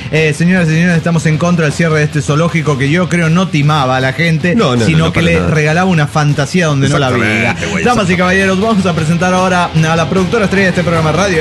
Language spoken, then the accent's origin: Spanish; Monterrey, Nuevo León, Mexico; Y nosotros como Regio Montano no nos podíamos permitir eso.